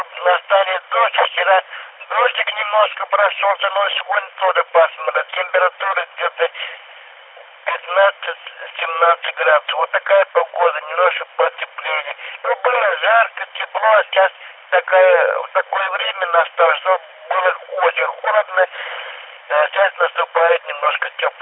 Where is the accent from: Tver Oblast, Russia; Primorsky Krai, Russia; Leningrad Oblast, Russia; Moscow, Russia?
Tver Oblast, Russia; Tver; ну я из Твери